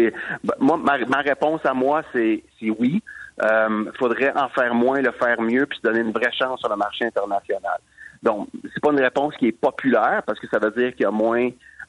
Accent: Quebec, Canada; en tant que société, en tant que Québécois

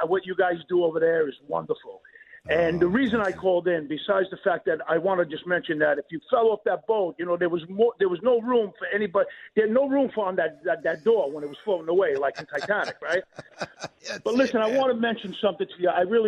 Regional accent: Bayside, New York, United States; now in Manhasset, United States; I'm from Queens originally. I'm from Bayside originally. I live in Manhasset now.

